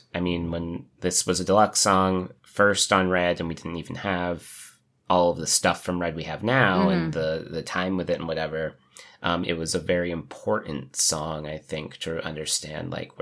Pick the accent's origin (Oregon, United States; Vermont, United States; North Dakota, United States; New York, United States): Vermont, United States; No, yeah. I didn't, because I was from Vermont.